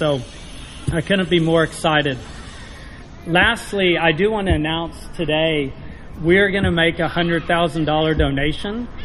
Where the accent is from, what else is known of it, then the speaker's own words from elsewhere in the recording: Arlington, Texas, United States; You know, growing up in Arlington and playing club soccer in Dallas